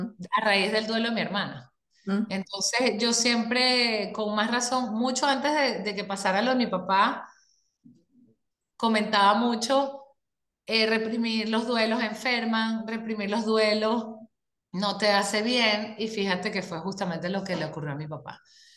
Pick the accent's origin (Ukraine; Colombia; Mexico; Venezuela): Venezuela; soy venezolano